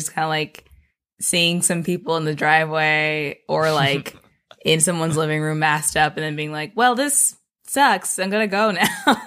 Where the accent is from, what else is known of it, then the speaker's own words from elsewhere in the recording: Midwest, United States; Me and my man took a road trip to the Midwest because we're both from the Midwest